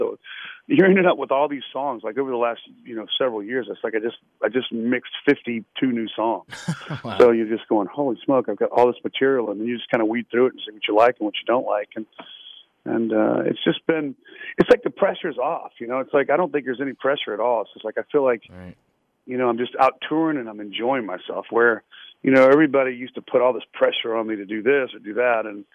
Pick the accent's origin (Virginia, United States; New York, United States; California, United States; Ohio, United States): Virginia, United States; I just started writing songs about, the Bay and, you know, growing up in Virginia and stuff